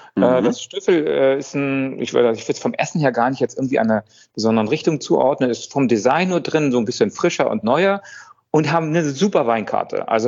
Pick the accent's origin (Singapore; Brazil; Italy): Italy; wie wir das als Italiener uns vorstellen.